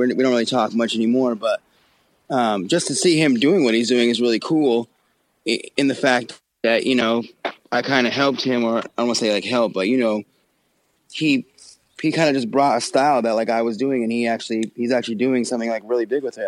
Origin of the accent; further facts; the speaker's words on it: Canada; But I grew up in Canada pretty much I would say life